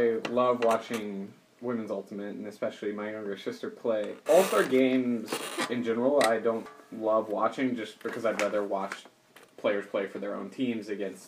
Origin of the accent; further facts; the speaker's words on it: the South, United States; Yeah, so I'm loosely familiar with her because I'm from the South.